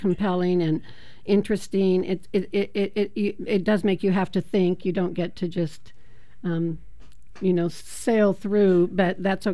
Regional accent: United States; Growing up in America, growing up with wagon train on TV

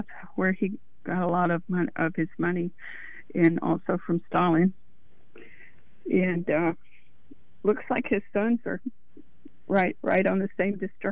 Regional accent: Mississippi, United States; I grew up in Mississippi

